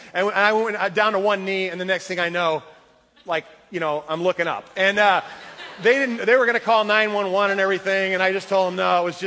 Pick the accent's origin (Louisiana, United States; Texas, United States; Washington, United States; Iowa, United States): Washington, United States; Seattle; hi, we're from Seattle.